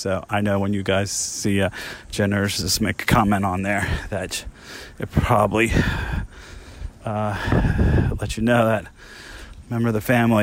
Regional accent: New Jersey, United States; I actually know him. I grew up in North Jersey

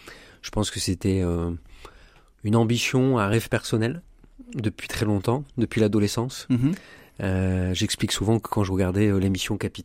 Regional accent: Valenciennes, Hauts-de-France, France; j'ai 44 ans, je suis originaire de Valenciennes, j'ai 3 enfants

